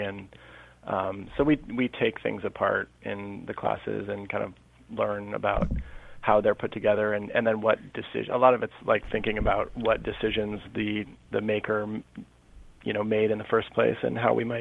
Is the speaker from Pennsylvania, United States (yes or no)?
no; South Pasadena, California, United States; So I grew up in Pasadena till about first grade and went to private school in first grade. And then my family moved to South Pasadena because the public school system there is pretty good.